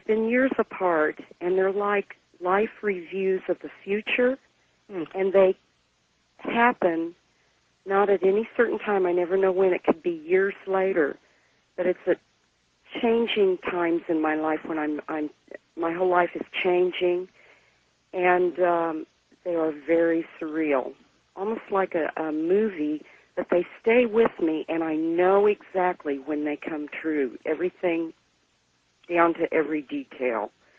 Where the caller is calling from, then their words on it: Kansas, United States; and I'm calling from Kansas.